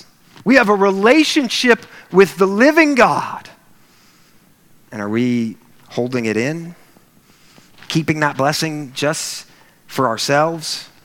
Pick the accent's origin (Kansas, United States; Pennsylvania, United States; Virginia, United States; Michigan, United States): Kansas, United States; Wichita; It was an amazing experience. And it was quite an eye-opener because I grew up in Wichita, Kansas.